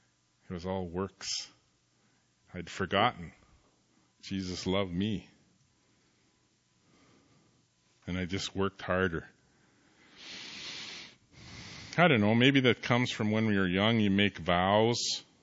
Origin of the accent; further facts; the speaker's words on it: Canada; I grew up hating who God had made me. I hated being an Indian. I hated being First Nations.